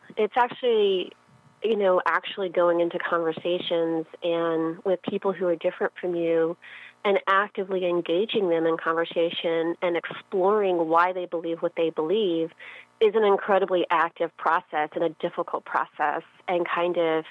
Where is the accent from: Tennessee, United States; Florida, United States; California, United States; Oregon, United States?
Tennessee, United States; Memphis; Now, that's actually dissolved since I grew up in Memphis. And now the schools are once again very racially segregated.